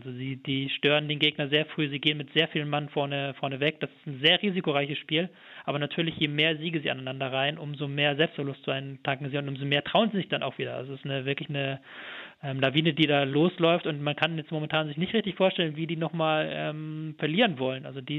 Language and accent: German; Hamburg, Germany; Ich stamme aus Hamburg und man kriegt auch hier die Stimmung mit.